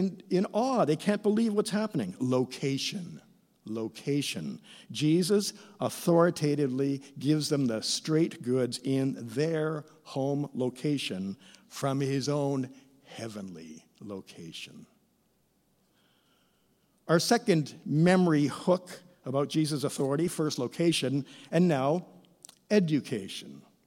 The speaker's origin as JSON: {"language": "English", "town": "Oakville", "region": "Ontario", "country": "Canada", "tie": "born or raised there", "said": "Here in Victoria, elsewhere in my adulthood, I'm always … But in my boyhood, growing up in Oakville, Ontario, certainly among my siblings"}